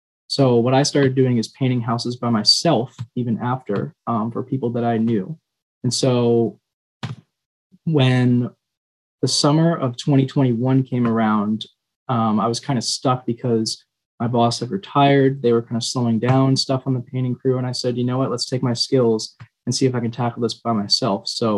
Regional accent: Maine, United States; I'm from Maine, and so I do a ton of hiking.

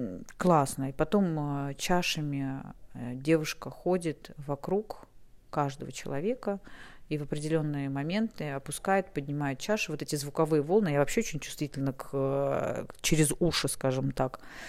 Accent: Russia; Ну, я из России, поэтому у нас это было всегда с 13 века, поэтому это не ново для меня было.

